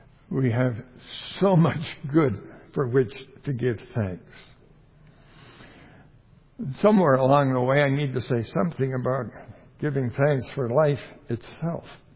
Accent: British Columbia, Canada; I'm from the Okanagan, you see.

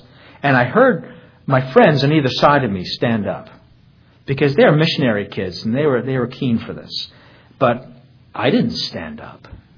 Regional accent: Ottawa, Ontario, Canada; I'm from Ottawa, Ontario.

